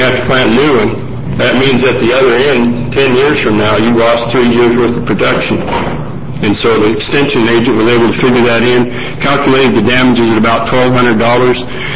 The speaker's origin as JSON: {"language": "English", "town": "Parkdale", "region": "Oregon", "country": "United States", "said": "I'm a farmer from Parkdale, Oregon."}